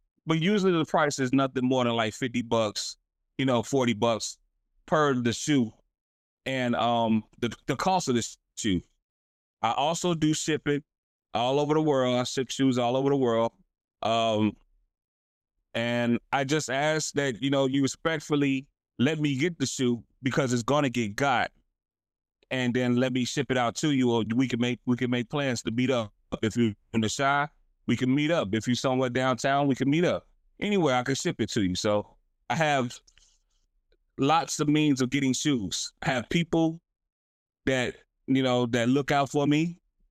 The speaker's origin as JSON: {"language": "English", "region": "Illinois", "country": "United States", "tie": "born or raised there", "said": "We grew up together in the Wild Hunnets. We went to Julia together."}